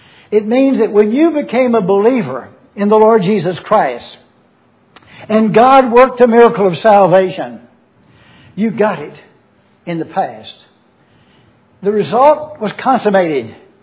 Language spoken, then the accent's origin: English; the South, United States; Excuse me, y'all, you all. Do you see the importance? Shows you I'm a Southerner.